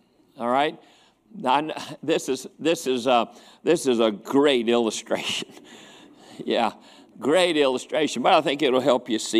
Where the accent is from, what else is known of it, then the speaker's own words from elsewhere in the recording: West Virginia, United States; And I'm from West Virginia.